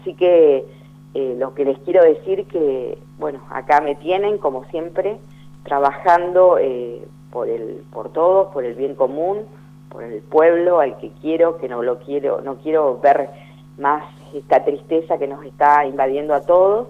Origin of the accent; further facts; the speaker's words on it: Argentina; esto que nos toca vivir como pueblo argentino